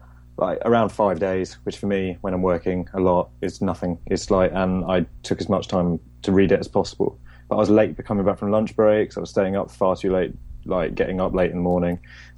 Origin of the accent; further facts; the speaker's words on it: Cambridge, East of England, United Kingdom; Yeah, England, Cambridge.